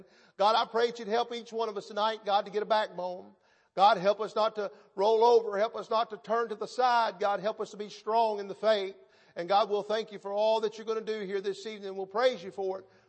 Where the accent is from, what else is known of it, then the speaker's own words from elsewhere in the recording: United States; I am so thankful tonight that I can stand here knowing that I'm an American, knowing that I'm free